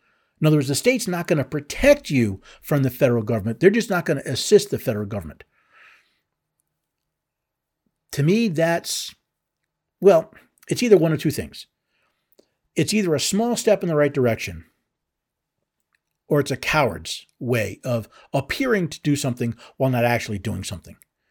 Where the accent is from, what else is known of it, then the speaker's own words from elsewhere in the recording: Tennessee, United States; even my home state, Tennessee.